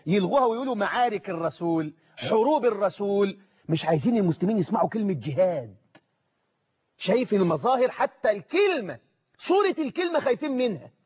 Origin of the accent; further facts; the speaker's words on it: Egypt; وياريت يبقى المشروع ده عندنا في مصر